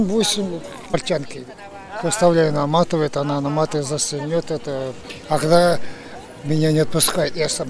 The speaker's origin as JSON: {"language": "Russian", "region": "Bashkortostan", "country": "Russia", "said": "Нет, это я из Башкирии, Мишкинского"}